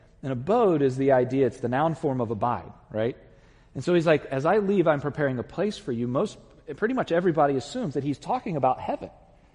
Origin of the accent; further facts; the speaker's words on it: Virginia, United States; I'm from Virginia. I have an excuse, whatever.